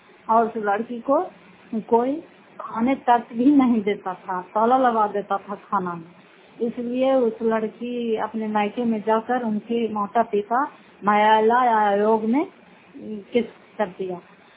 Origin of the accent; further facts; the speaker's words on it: Fatehpur, Bihar, India; घर फतेहपुर पंचायत मकरौटा जिला नालंदा ब्लॉक की निवासी हूँ।